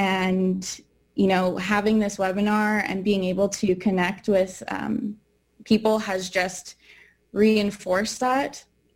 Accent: Saskatchewan, Canada; I'm from Wiper First Nation in Southeast Saskatchewan. I'm Cree and Assiniboine on my dad's side, and Scottish and Irish on my mom's side.

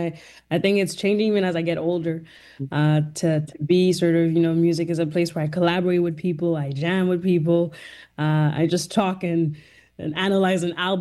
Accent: Côte d’Ivoire; also born or lived in Rwanda / Zimbabwe; I come from three corners of the continent. I was born in Rwanda. I grew up in Côte d'Ivoire, in Ivory Coast, and then I was raised also in Zimbabwe.

